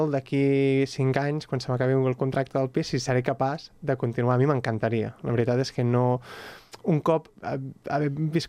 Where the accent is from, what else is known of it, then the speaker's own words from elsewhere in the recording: Barcelona, Catalonia, Spain; now in Sant Cugat del Vallès, Spain; jo sóc fill de Barcelona i fill del meu barri, del Fortpienc, però em sento, aquest any que he viscut aquí, em començo a sentir santcugatenc